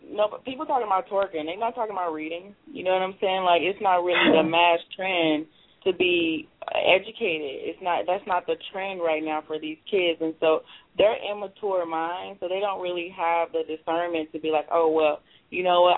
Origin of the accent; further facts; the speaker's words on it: St. Louis, Missouri, United States; now in Charlotte, United States; I'm originally from St. Louis, but I live in Charlotte.